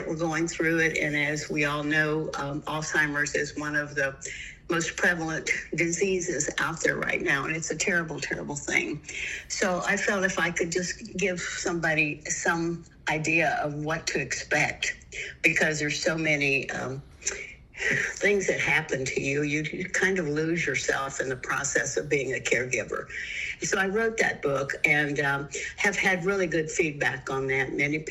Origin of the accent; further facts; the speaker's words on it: Marion, United States; I was born and raised in Crittenden County and in Marion. Left here and was gone for many years and just moved back 3 years ago.